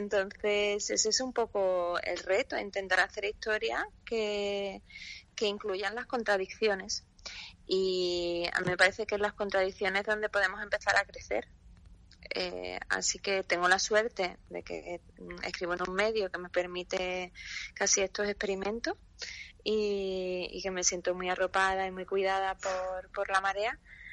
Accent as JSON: {"language": "Spanish", "region": "Andalusia", "country": "Spain", "said": "Siendo europeos, en mi caso andaluza, y en mi caso andaluza."}